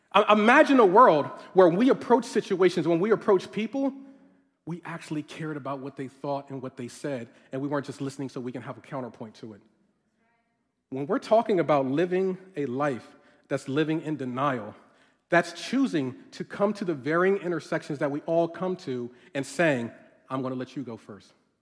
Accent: Northeast, United States; I'm from the Northeast, and so I'm thinking that he's going to say New York.

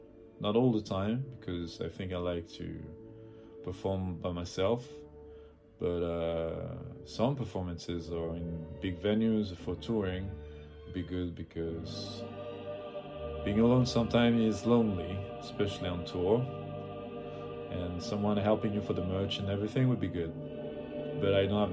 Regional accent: Paris, Île-de-France, France; I'm from Paris.

